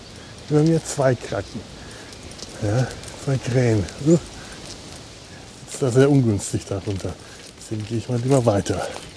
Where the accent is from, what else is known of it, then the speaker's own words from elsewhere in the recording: Bavaria, Germany; wie es bei uns in Franken auch, glaube ich, heißt.